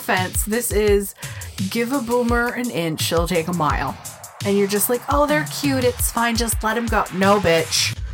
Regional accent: United States; but the doors be a little wider because I'm American and I'm huge.

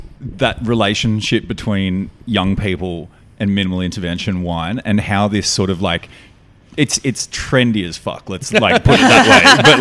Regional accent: Canberra, Australian Capital Territory, Australia; I grew up in Canberra, member of the Canberra Wine and Food Club, where they all put a tie on Saturday night and go drink Shiraz.

